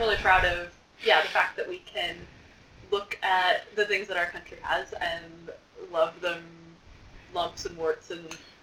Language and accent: English; Canada; one of my favorite things about being Canadian is that we all love these things, and they all have flaws.